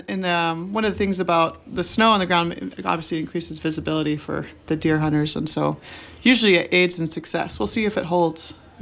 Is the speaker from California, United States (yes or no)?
yes; California, United States; I come from California. Our public radio stations are very different than you guys.